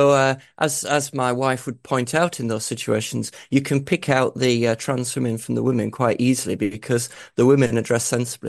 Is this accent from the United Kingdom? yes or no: yes; England, United Kingdom; I'm from the north of England, so I'm not from Scotland, but from about 100 km south of the Scottish border.